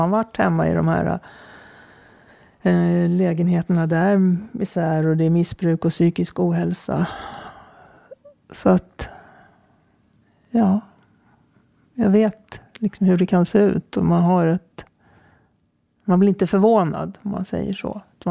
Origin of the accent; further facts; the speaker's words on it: Ingarö, Stockholm County, Sweden; Jag är uppvuxen på Ingarö. Såg väl knappt en polisbil där ute. Det hände inte så mycket heller.